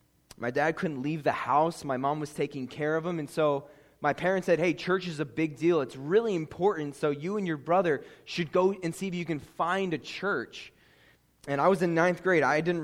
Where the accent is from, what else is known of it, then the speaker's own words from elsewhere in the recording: Scranton, Pennsylvania, United States; It's only made up of tough people from Scranton, Pennsylvania, but it's where I grew up. I grew up in Scranton.